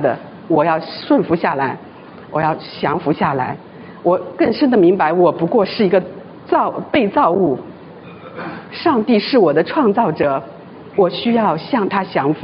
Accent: China; born there; 我是1979年出生的，大家都知道1979年在中国大陆发生的事情，计划生育，所以我是第二个孩子

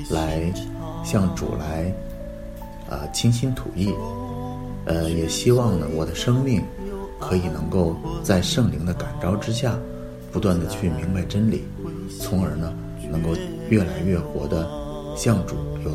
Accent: Beijing, China; 我是来自北京的音乐人

